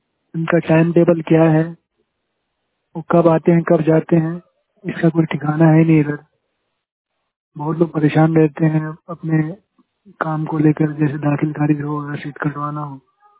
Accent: Humayunpur, India; और मैं हुमायूंपुर पंचायत से हूँ।

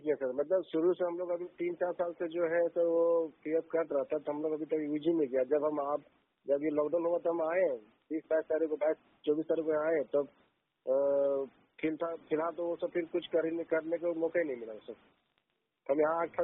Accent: Dharampur, Jharkhand, India; हम तो है धर्मपुर से सर, झारखंड धर्मपुर से।

